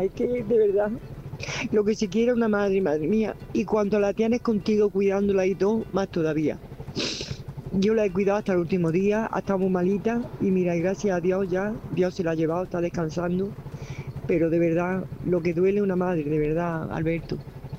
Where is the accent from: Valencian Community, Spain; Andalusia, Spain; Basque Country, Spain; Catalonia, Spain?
Andalusia, Spain; Jaén; de Jaén, claro